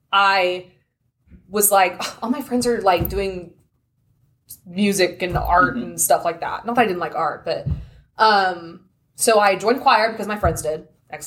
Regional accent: Plano, Texas, United States; I grew up in mainly Plano, I would say. My school was in Addison. I have divorced parents. And my mom was in Addison and my dad was in Plano. As a young kid, we were in Plano

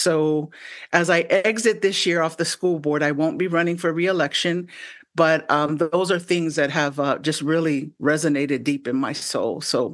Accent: San Francisco, California, United States; there were a lot of role models in my community growing up in San Francisco and in my family

